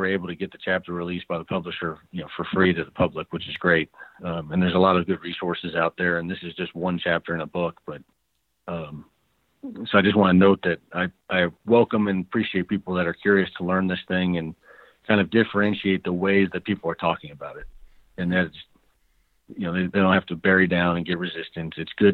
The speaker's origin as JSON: {"language": "English", "town": "Cleveland", "region": "Ohio", "country": "United States", "tie": "born or raised there", "lives_now": "Denver, United States", "said": "I live in Denver now, but I grew up in Cleveland, Ohio"}